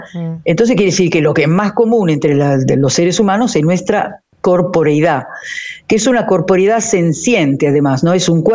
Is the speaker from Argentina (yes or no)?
no; Italy; Spanish is a second language; yo que soy italiana claramente soy enfática